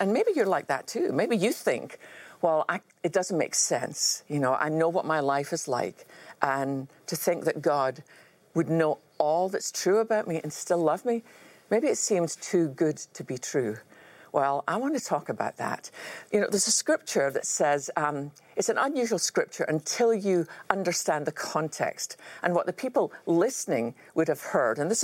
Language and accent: English; Scotland, United Kingdom; I remember as a child growing up in Scotland